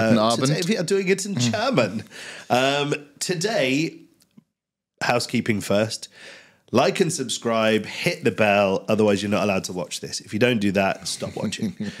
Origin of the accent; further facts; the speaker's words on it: Dubai, United Arab Emirates; from Dubai. I have a bit of a cold, so I might sound a bit stuffy